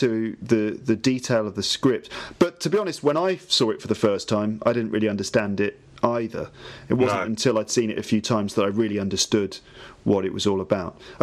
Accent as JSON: {"language": "English", "region": "Midlands", "country": "United Kingdom", "tie": "born or raised there", "said": "We grew up in the Midlands"}